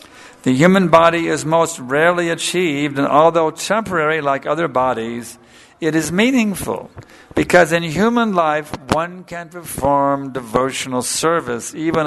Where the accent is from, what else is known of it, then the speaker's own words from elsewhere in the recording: United States; I remember growing up in America. Our guru was the television set.